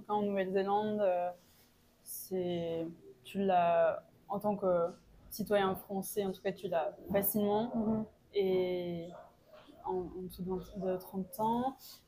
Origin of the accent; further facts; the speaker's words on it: Normandy, France; now in New Zealand; j'ai 25 ans, je viens de Normandie en France